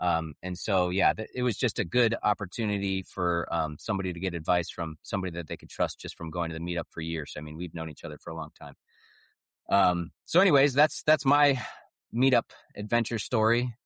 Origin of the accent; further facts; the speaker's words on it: Michigan, United States; And this is my hometown meetup of the Southwest Michigan meetup.